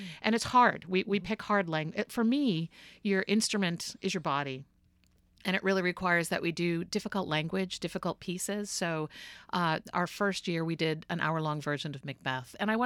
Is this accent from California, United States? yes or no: no; Massachusetts, United States; particularly because I grew up on the Cape and moved back here as a professional